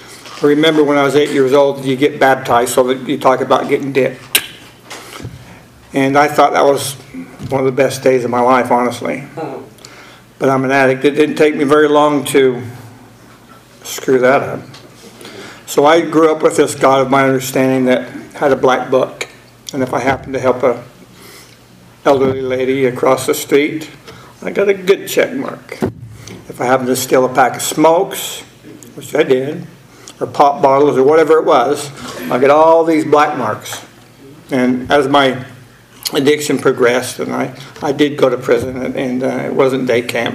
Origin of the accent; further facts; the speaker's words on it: Utah, United States; And I'm from Utah, a long ways away. Anyway, I grew up in that faith, the LDS faith, and I just didn't fit in.